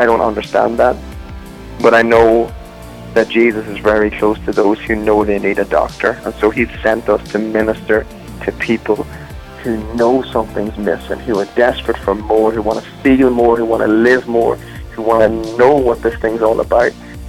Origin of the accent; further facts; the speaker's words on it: the South, United States; I love the South. I obviously live in Nashville, so yes, I'm a Southerner, if that's... My accent makes me sound like I'm a Northerner, but I'm a Southerner, I guess.